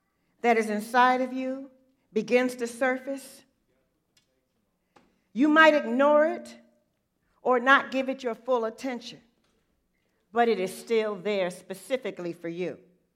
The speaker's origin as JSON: {"language": "English", "town": "Detroit", "region": "Michigan", "country": "United States", "tie": "born or raised there", "said": "I used to love waking up at the home I grew up in Detroit."}